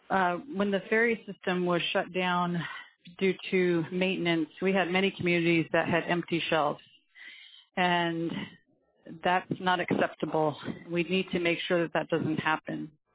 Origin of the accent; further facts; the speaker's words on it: Angoon, Alaska, United States; now in Juneau, United States; I'm based in Juneau, but I'm originally from Angoon.